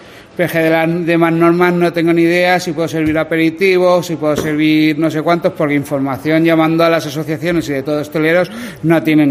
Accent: Albacete, Castilla-La Mancha, Spain; Esto se va a superar porque somos albaceteños y lo superamos todo.

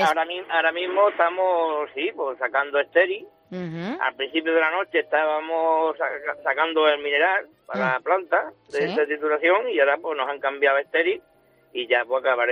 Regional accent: Tharsis, Andalusia, Spain; esta mina y la mina de Tarsi, que es mi pueblo, eran dos minas inglesas

